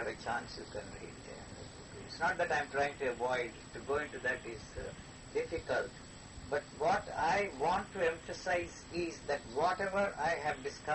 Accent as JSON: {"language": "English", "region": "Tamil Nadu", "country": "India", "tie": "born there", "said": "South India. I was born in South India, Madras, very near Madras."}